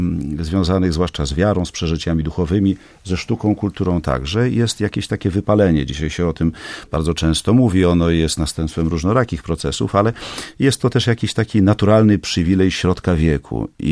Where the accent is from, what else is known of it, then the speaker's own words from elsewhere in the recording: Gdańsk, Pomeranian Voivodeship, Poland; Dla mnie zupełnie naturalne jest to, że z Gdańska pochodzę, w związku z tym temu miejscu bardzo wiele zawdzięczam.